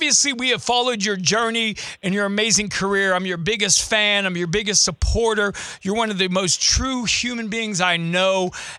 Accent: Pittsburgh, Pennsylvania, United States; We're from Pittsburgh.

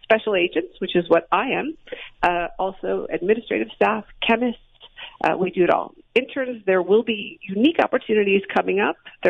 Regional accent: Chicago, Illinois, United States; So I grew up in Chicago. I went to college in Milwaukee.

